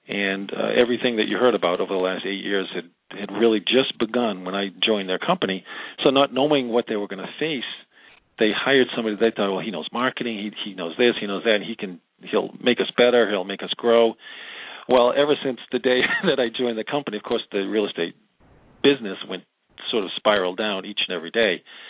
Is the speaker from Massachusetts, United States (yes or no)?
yes; Massachusetts, United States; Born and raised in New England, just north of Boston